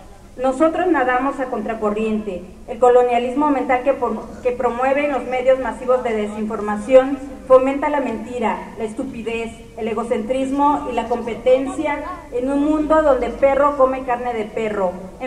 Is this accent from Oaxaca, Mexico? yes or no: yes; Oaxaca, Mexico; yo soy de Oaxaca, pero estoy ahorita trabajando en el norte.